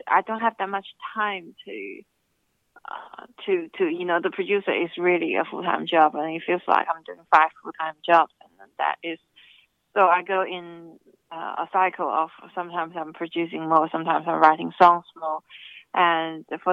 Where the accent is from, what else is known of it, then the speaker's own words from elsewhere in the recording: Shenzhen, Guangdong, China; English is a second language; also born or lived in Beijing; I was born in Beijing, but I grew up in Shenzhen near Hong Kong.